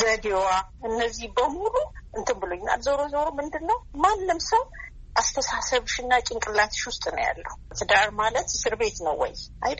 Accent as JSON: {"language": "Amharic", "town": "Toke Rensa", "region": "Oromia", "country": "Ethiopia", "tie": "born or raised there", "also_born_or_lived": "Ambo", "said": "የተወለድኩት ከአምቦ 35 ኪሎ ሜትር ርቃ በምትገኘው ቶኬ ሬንሳ የምትባል መንደር ነው። የገጠር መንደር ነች እና እዛ ከአንደኛ እስከ ስድስተኛ ተማርኩ።"}